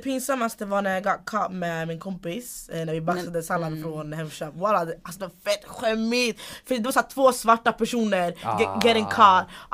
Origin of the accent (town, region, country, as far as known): Uganda